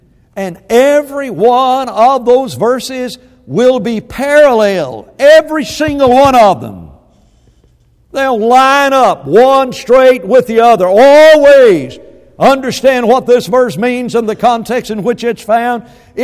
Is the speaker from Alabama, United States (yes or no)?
yes; Alabama, United States; I grew up in Alabama. They argue there a lot.